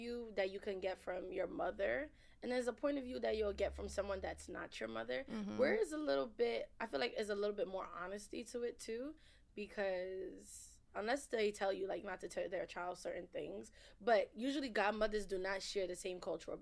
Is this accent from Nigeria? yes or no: yes; Nigeria; I know my best friend is Haitian, so, and I'm Nigerian.